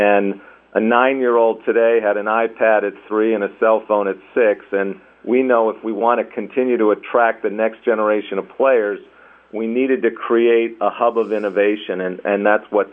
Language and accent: English; Ohio, United States; You know, I'm from Ohio originally